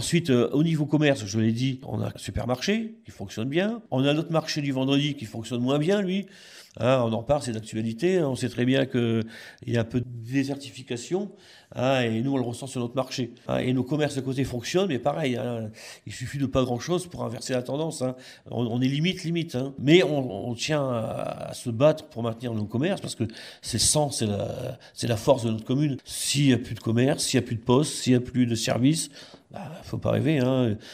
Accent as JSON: {"language": "French", "town": "Paris", "region": "Île-de-France", "country": "France", "tie": "born there", "said": "hein, donc voilà, je suis né en 1952 à Paris dans le 10e. Je ne suis pas un Parisien."}